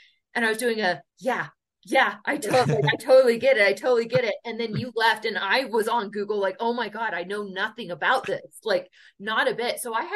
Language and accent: English; Holiday, Utah, United States; Growing up in Holiday, Utah, I never met anyone like you.